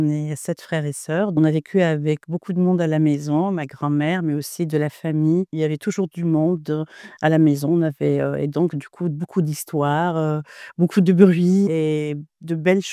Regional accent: Sidi Bel Abbès, Sidi Bel Abbès Province, Algeria; now in Oran, Algeria; Je viens d'Algérie, comme vous l'avez précisé, native de Sidi Bel Abbès, mais je suis à Oran depuis 30 ans, depuis mes études universitaires.

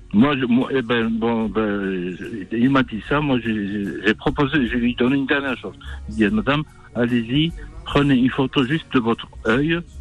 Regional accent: Algeria; J'ai dit, je suis algérien, madame, ne vous inquiétez pas.

